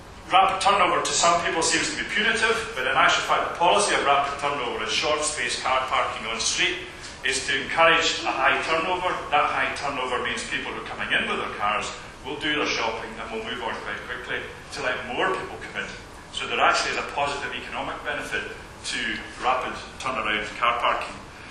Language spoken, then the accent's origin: English; Glasgow, Scotland, United Kingdom; I'm sorry, I'm a Glaswegian, so I didn't know about that.